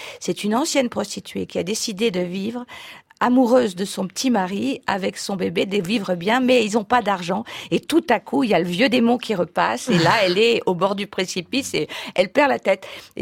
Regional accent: Hauts-de-France, France; puisque je suis du Nord, donc je suis ch'ti

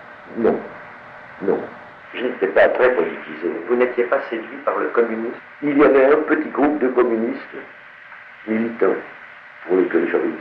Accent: Chalon-sur-Saône, Bourgogne-Franche-Comté, France; born there; Je suis né à Chalon-sur-Saône le 29 janvier 1914.

